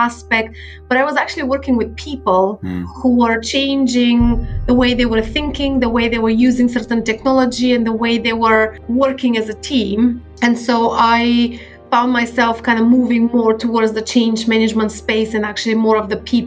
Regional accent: Bulgaria; moved away as an adult; I was born and raised in Bulgaria, actually, in the 80s in Bulgaria

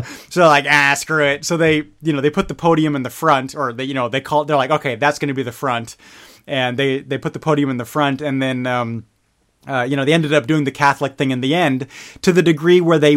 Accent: Bavaria, Germany; English is a second language; I grew up in Bavaria, which is a stark contrast.

